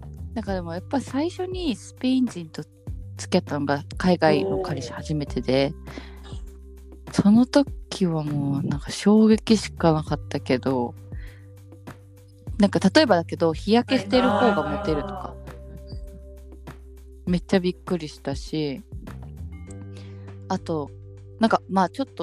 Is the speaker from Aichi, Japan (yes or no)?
no; Tokyo, Japan; あの私関西人じゃないんで落ちいらないから大丈夫だって私東京の人なんで